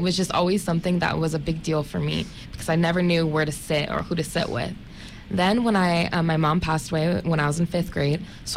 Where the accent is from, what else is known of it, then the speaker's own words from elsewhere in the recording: California, United States; I've always lived in a rural area. I grew up in Sonoma County, and when I grew up in Sonoma, I went to elementary school there, Head Start.